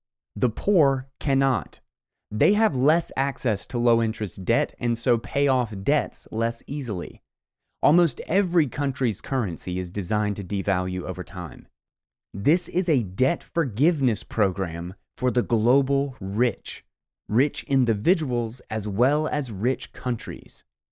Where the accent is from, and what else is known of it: United States